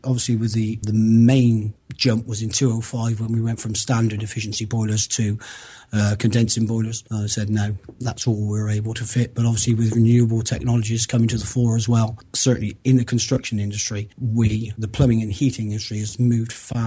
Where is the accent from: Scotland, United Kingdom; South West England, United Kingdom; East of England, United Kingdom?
South West England, United Kingdom; Cheltenham; I'm from Cheltenham Spa, Centre for the Cotswolds.